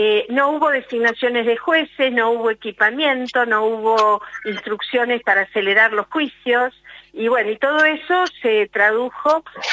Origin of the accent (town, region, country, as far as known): Argentina